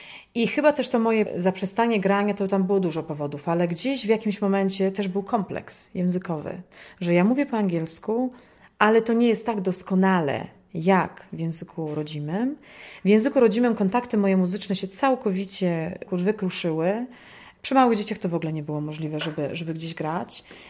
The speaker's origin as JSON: {"language": "Polish", "town": "Poznań", "region": "Greater Poland Voivodeship", "country": "Poland", "tie": "born or raised there", "said": "Tutaj się wychowałam na Sołaczu, w moim rodzinnym domu i przyjeżdżam regularnie w odwiedziny, ale to jest mój drugi dom."}